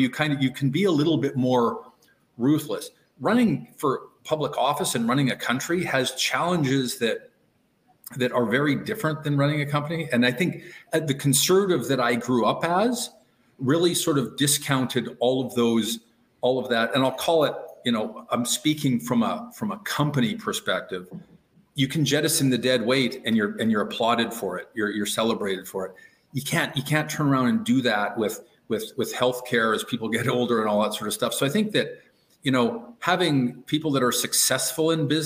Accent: Alberta, Canada; also born or lived in Saskatchewan; So, you know, I was born in Saskatchewan, raised in Alberta.

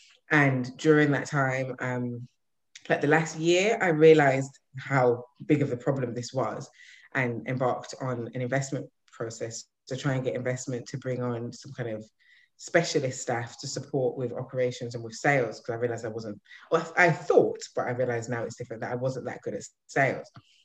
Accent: United Kingdom; born there; I am Jamaican descent. I class myself as a British-born Jamaican.

